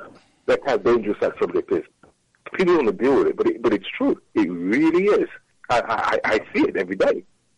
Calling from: Brooklyn, New York, United States; I'm from Brooklyn.

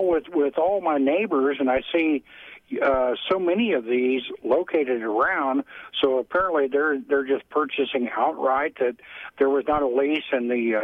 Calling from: Sibley, Missouri, United States; I'm from Sibley, Missouri.

